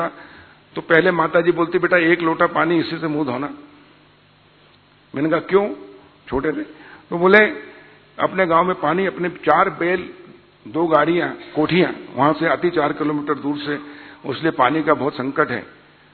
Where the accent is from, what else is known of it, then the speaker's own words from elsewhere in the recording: Rata Talai, Madhya Pradesh, India; मेरा गांव का नाम है राता तलाई, जो पहले हरदा तहसील थी बाद में वो जिला बना, हंडिया तहसील नर्मदा जी का किनारा, नाभि स्थल है नर्मदा जी का हमारे यहां से 10 किलोमीटर।